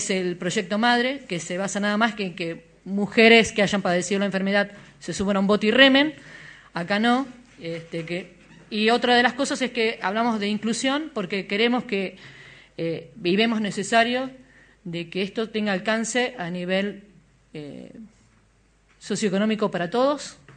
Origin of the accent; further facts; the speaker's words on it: Bariloche, Río Negro, Argentina; Soy la única representante de Bariloche, voy con un equipo de Neuquén. Me siento totalmente orgullosa de poder decir que soy de Bariloche